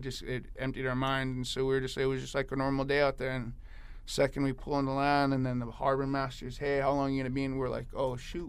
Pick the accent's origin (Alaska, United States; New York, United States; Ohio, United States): Alaska, United States; Dillingham; I was born and raised here in Dillingham.